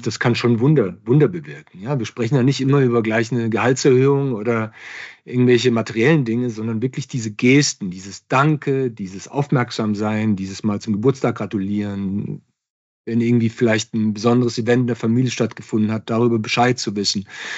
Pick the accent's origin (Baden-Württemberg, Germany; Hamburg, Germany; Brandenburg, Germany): Baden-Württemberg, Germany; Ich meine, ich komme aus Baden-Württemberg.